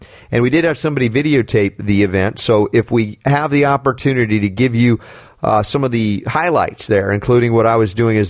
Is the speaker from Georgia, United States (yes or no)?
yes; Atlanta, Georgia, United States; And in my upbringing, my 30 years of growing up in the Atlanta area, my childhood, I couldn't go outside hardly at that time of the year.